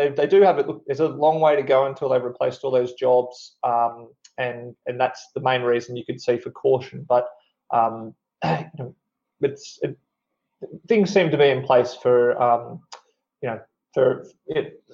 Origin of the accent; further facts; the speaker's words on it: Australia; Consistent with my background, I focus on I'm an Australian.